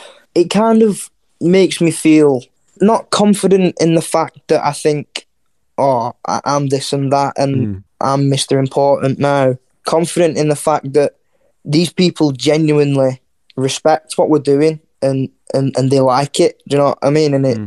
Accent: Wigan, North West England, United Kingdom; obviously we're from Wigan. It's like a small little town and that.

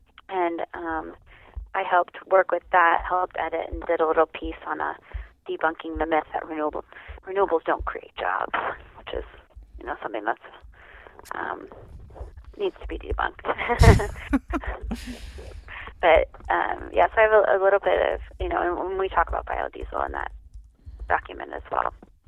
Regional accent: Indiana, United States; now in Montana, United States; I moved to Montana. I'm from Indiana originally. I moved to Montana from Mecor Vista

